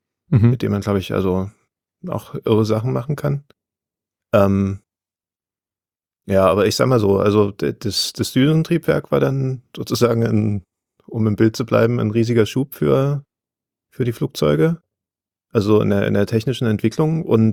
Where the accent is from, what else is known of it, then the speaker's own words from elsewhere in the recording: East Germany, Germany; ich bin ja im Osten groß geworden, war bei der NVA hier